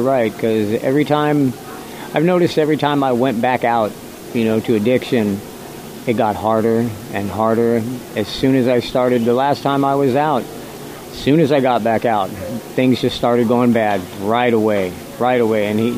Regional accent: Azusa, California, United States; Originally, I'm from Azusa, California. It's a little city down in about 13 miles east of Los Angeles, right up against the San Gabriel Mountains.

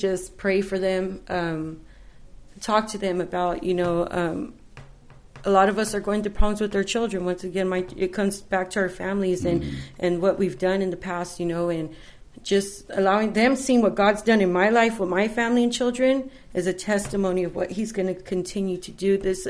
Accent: Bakersfield, California, United States; moved away as an adult; now in Fresno, United States; I grew up in Bakersfield for the first 19 years of my life, and then I moved to Fresno in 2000. So, yeah, I've been here for 14 years.

